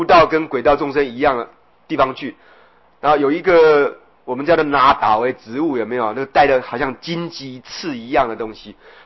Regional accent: Taiwan; 我们台湾人呢，中国人就会讲

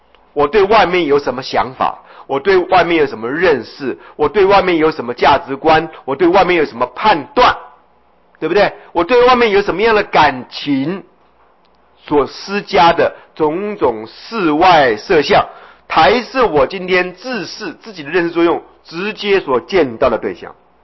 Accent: Taipei, Taiwan; 我们台北人就被某些官员讲说，我们不了解淹水的痛苦

